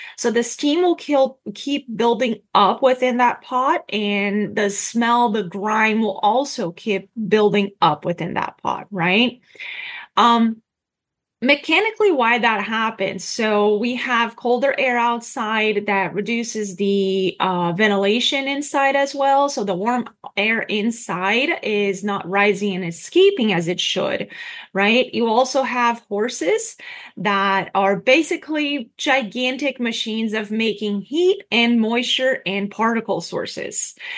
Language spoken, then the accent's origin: English; Brazil; now in United States; when I was in Brazil, and I'm originally from Brazil, we did not have that problem in my home state, right? Because we don't have harsh winters. We actually don't have any snow at all where I'm from.